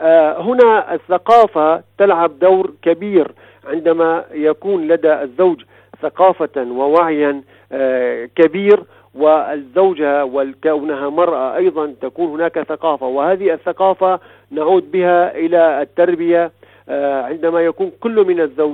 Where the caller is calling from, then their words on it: Damascus, Damascus Governorate, Syria; أنا أتحدث الآن من دمشق